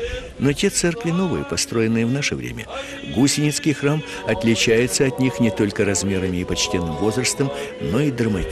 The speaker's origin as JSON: {"language": "Russian", "town": "Gusintsy", "country": "Russia", "tie": "born or raised there", "said": "Я коренной житель села Гусинцы. Родился в 1946 году. Ходил в школу, здесь школа была. Катался на горе здесь, вырос здесь."}